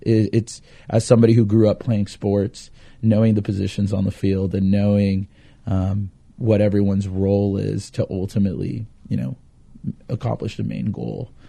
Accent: Texas, United States; I'm originally from South Texas. Never envisioned myself being called a professional. but no, I grew up in South Texas, ended up going to school up at Sam Houston State University.

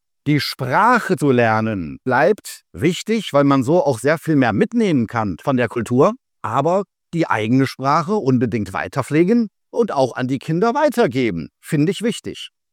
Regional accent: North Rhine-Westphalia, Germany; born there; Ich komme aus dem Ruhrgebiet gebürtig.

